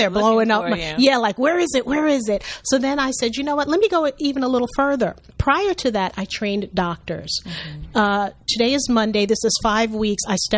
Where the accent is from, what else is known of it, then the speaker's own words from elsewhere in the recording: Brooklyn, New York, United States; moved away as an adult; now in Georgia, United States; I'm originally from Brooklyn. Don't hold it against me, okay? I am now a peach. My husband transferred to Georgia, so I'm here with him.